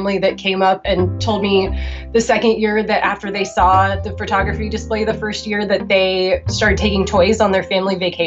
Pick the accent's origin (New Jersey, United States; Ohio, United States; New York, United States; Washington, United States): Washington, United States; Seattle; now in Portland, United States; was in the midst of planning the toy photography meetup in Seattle at the time, which is actually my hometown. I moved to Portland from Seattle like 12 years ago now.